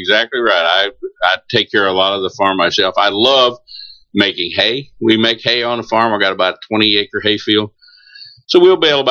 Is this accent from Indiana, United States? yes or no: yes; Indiana, United States; moved away as an adult; also born or lived in Michigan / New York / California; 18 years in Indiana, then Michigan, New York, California.